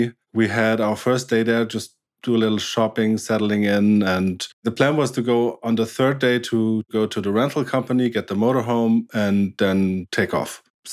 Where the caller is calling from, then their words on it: Stuttgart, Baden-Württemberg, Germany; Very close to Stuttgart, Germany.